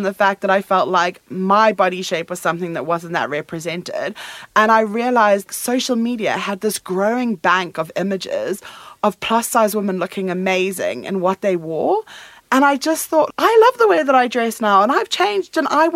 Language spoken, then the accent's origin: English; South Africa; now in United Kingdom; For me, I moved over here from South Africa about 10 years ago